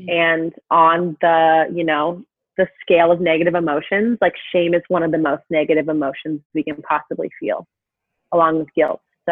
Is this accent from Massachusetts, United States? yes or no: no; Boulder, Colorado, United States; now in San Diego, United States; I moved from my hometown of Boulder, where I lived for 21 years, to San Francisco. And then a few months later to San Diego, where I am now.